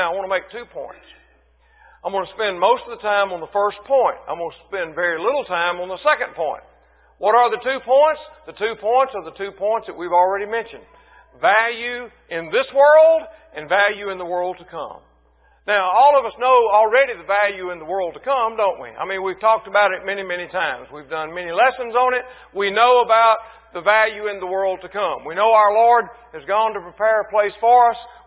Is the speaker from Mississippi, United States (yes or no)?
yes; Mississippi, United States; And though our home place is gone now, where I was raised in North Mississippi, I have houses.